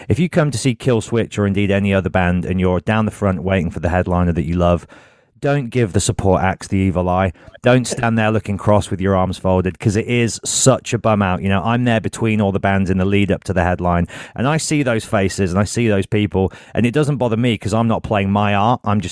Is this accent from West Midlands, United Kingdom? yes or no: yes; Birmingham, West Midlands, United Kingdom; I'm from Birmingham, so I can say it. They can be tough.